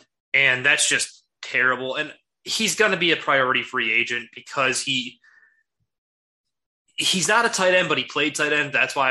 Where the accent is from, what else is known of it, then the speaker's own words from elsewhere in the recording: Chicago, Illinois, United States; We are from the Chicago area and, well, I'm actually in the city cause I'm cool guys.